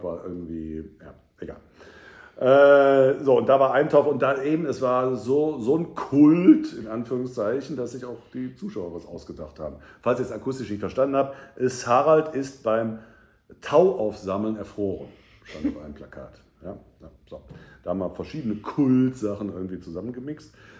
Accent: Cologne, North Rhine-Westphalia, Germany; born there; Ich, bekannterweise gebürtiger Kölner, FC-Fan

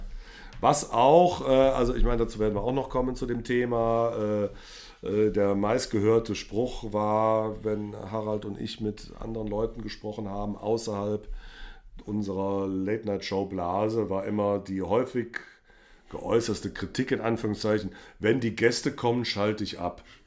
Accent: Cologne, North Rhine-Westphalia, Germany; mein Botzenburg ist natürlich leider meine Heimatstadt Köln.

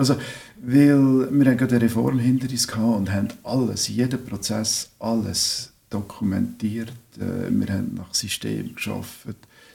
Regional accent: Switzerland; Bei uns in der Schweiz ist das Volk die Regierung.

